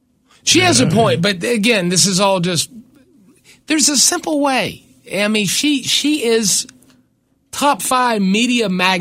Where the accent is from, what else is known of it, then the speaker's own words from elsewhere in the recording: United States; I'm American, okay, first of all.